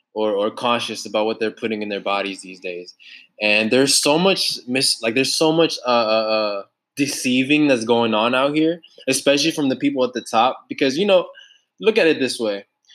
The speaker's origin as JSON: {"language": "English", "town": "Las Vegas", "region": "Nevada", "country": "United States", "tie": "born or raised there", "said": "what we experience out here growing up in Las Vegas, the struggles we had to go through, and overall the experiences that we experienced growing up here in Las Vegas"}